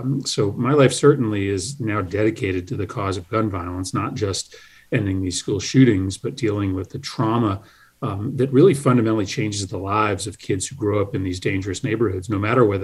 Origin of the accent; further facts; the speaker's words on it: Wethersfield, Connecticut, United States; I grew up in Wethersfield, Connecticut, just a stone's throw from some of the most violent neighborhoods in the state in the south and north end of Hartford.